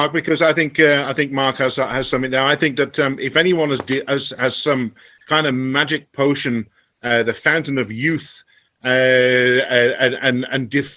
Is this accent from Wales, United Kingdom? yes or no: no; West Midlands, United Kingdom; I lost my accent. I actually grew up 5 minutes from the Belfry.